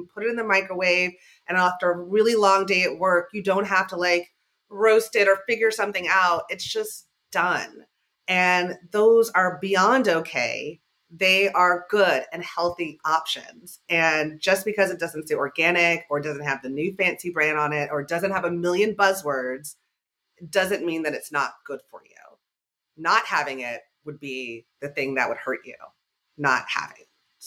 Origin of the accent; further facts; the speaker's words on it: Fresno, California, United States; now in Georgia, United States; As I mentioned at the top, I'm from Fresno, California, which, butt of many jokes, but it is just, there's food everywhere.